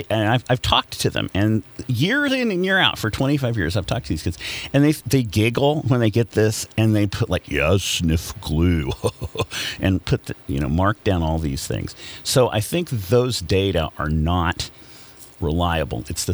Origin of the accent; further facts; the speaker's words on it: Kansas, United States; Certainly, I grew up in Western Kansas, and most of my friends were big drinkers.